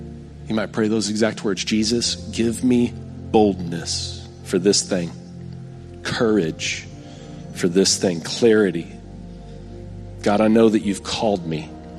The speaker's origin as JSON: {"language": "English", "region": "Texas", "country": "United States", "said": "because I'm a Texan and I love barbecue, right?"}